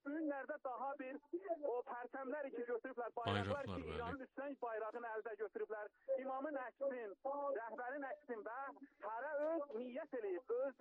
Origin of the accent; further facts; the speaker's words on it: Parsabad, Ardabil Province, Iran; indiki halda mən Parsabadlıyam